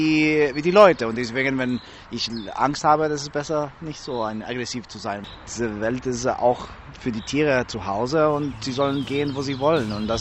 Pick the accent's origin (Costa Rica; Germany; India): Costa Rica; German is a second language; in Costa Rica, ich komme aus Costa Rica